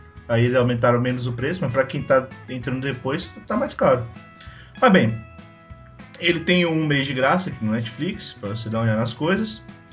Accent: Ceará, Brazil; Ainda mais tendo eu sendo cearense com uma pessoa que falou isso.

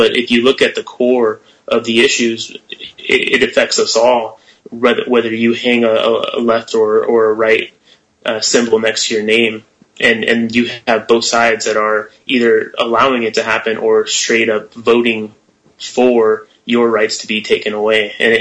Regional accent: Idaho, United States; specifically in my home state of Idaho

